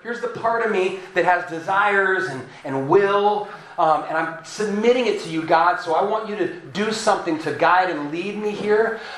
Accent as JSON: {"language": "English", "town": "La Habra", "region": "California", "country": "United States", "tie": "born or raised there", "said": "I'm a Southern California boy. I grew up right over near La Mirada in La Habra."}